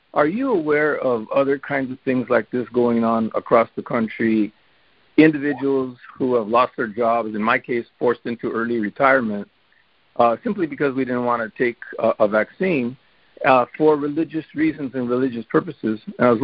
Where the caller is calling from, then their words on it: Los Angeles, California, United States; I'm calling from Los Angeles.